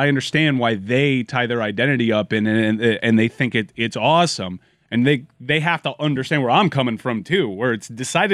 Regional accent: Miami, Florida, United States; I'm from Miami, and it's just a different way of life out there.

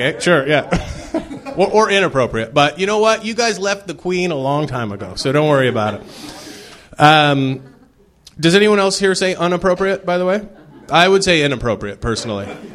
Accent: Canada; I'm from Canada originally

